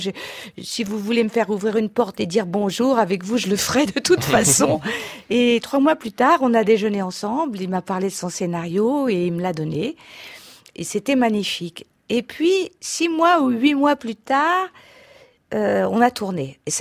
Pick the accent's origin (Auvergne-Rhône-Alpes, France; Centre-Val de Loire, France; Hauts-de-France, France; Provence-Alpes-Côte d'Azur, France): Hauts-de-France, France; je suis du Nord, donc je suis ch'ti